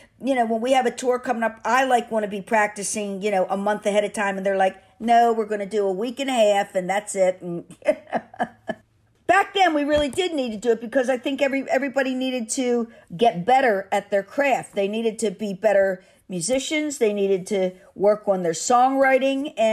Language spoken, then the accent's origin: English; Baltimore, Maryland, United States; I came from Baltimore.